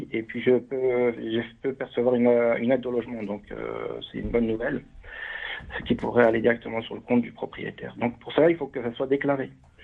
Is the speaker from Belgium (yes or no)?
no; Argenteuil, Île-de-France, France; Dans le Val d'Oise, moi je suis d'Argenteuil